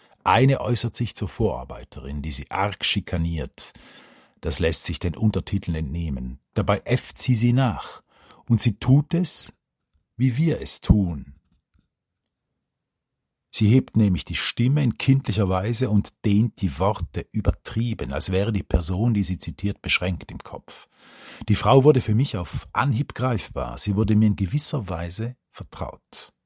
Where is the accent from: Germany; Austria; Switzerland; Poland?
Switzerland; denn als Schweizer Verfassungspatriot, frei nach Habermas, bin ich überzeugter Demokrat